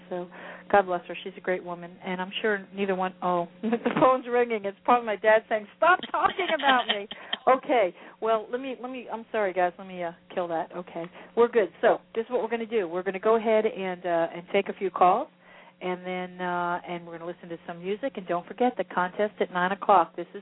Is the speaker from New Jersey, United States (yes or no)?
yes; New Jersey, United States; Yeah, you know, okay, when I grew up in New Jersey and it was 76, it was beach weather, we'd lay out, okay?